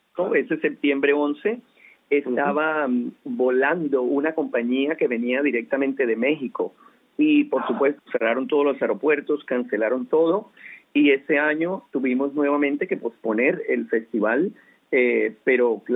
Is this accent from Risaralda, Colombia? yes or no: no; Bogotá, Colombia; now in Miami, United States; Yo soy colombiano. Nací en un pequeño pueblo en Colombia. Luego mis padres se trasladaron a Bogotá. Allí, a la edad de 15 años